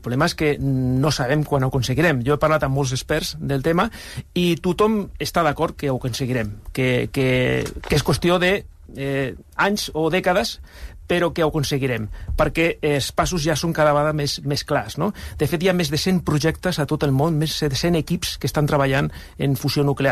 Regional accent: Tarragona, Catalonia, Spain; jo vinc de Tarragona, he viscut molts anys a prop de la central nuclear d'Ascó, que és on treballo, a Móra la Nova

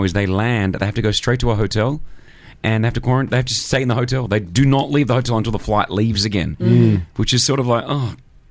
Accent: Australia

